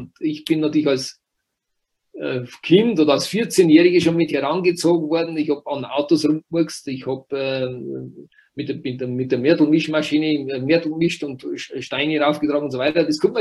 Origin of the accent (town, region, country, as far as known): Wurz, Bavaria, Germany; born or raised there